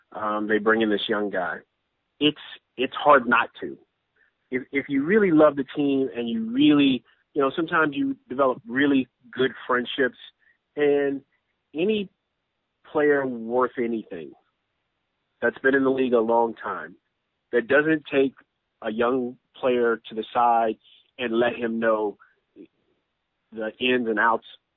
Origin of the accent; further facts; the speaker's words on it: Texas, United States; I'm not going to be thinking, oh, well, I'm from Texas, so I want Houston to win, or I played for the Celtics and I like them better.